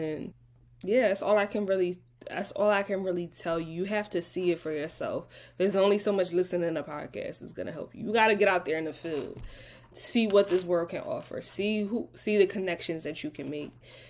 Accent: Philadelphia, Pennsylvania, United States; And mind you, I grew up around all black people. I'm from Philly, but it is a different experience when you cross an ocean

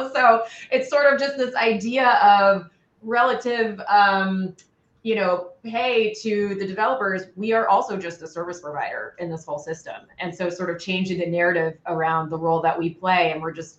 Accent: Germany; I grew up in Germany. My dad was stationed there. He was in the US Army. And I still have family there. I speak fluent German. My kids speak German.

